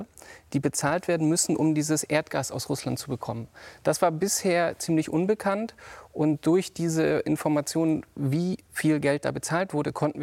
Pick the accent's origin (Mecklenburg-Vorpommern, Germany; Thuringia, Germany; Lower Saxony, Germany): Mecklenburg-Vorpommern, Germany; born there; erstmal in Mecklenburg-Vorpommern, wo ich wohne zum Teil, wo ich geboren bin, wo ich mich so ein bisschen auskenne